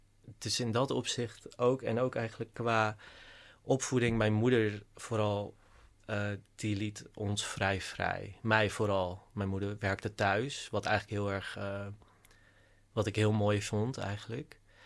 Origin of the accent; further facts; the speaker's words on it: Langedijk, North Holland, Netherlands; In Langedijk. Een heel klein dorpje. En ons uitzicht was ook echt letterlijk op een koeienlandschap. En mijn ouders zijn immigranten. Mijn vader die is dan geboren in Afrika, maar wel India's. En dan mijn moeder komt echt uit India.